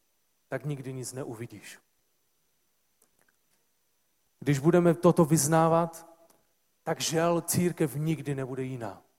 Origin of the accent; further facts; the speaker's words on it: Silesia, Czechia; Jsme Češi, gor Slezané, kteří jsou ještě víc takoví ti uzavření.